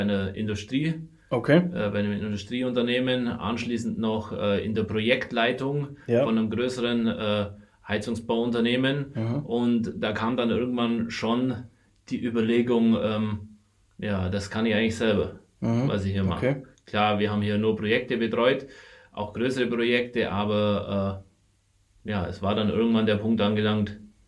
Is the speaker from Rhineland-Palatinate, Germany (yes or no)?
no; Mödingen, Bavaria, Germany; Ich bin aus Mödingen